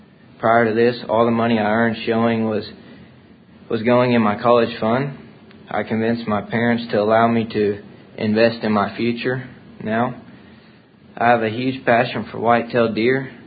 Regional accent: Gatesville, Texas, United States; I'm 16. I'm from Gatesville, Texas.

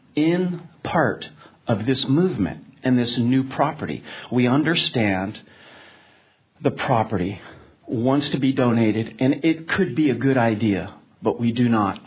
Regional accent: Austin, Texas, United States; born there; I was born in Austin, Texas. I am indigenous to this area.

